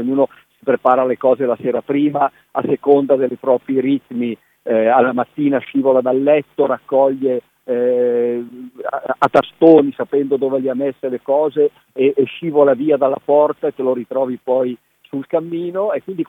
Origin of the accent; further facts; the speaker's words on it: Palazzago, Lombardy, Italy; tornare a Bergamo, al mio paese Palazzago